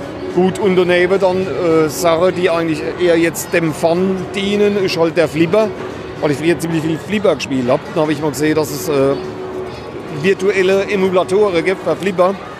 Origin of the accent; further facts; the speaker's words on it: Landau, Rhineland-Palatinate, Germany; born there; gebürtiger Landauer, wohne jetzt im Gottraumstehen.